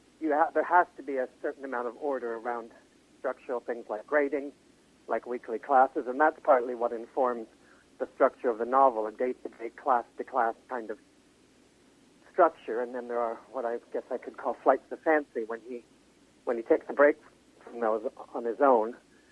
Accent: Peterborough, Ontario, Canada; also born or lived in Kamloops, Canada; It's very different from my hometown in southern Ontario, Peterborough, uh-huh.

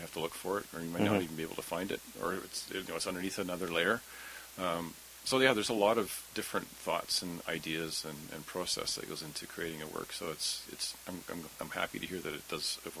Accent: Powell River, British Columbia, Canada; now in Vancouver, Canada; I grew up the coast in a town called Pell River.

